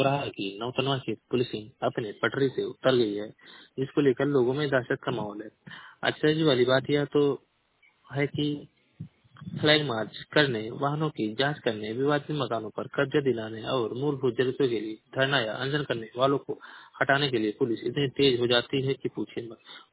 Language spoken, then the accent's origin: Hindi; Maharajganj, Uttar Pradesh, India; मैं जिला महाराजगंज का निवासी हूँ।